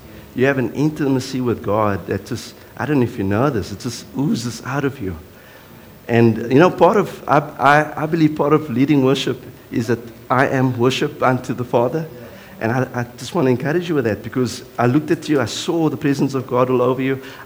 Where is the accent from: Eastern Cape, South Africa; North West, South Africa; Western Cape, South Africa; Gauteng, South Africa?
Western Cape, South Africa; Cape Town; I'm a Cape Colored. I didn't know if you know that. I grew up on the Cape Flats.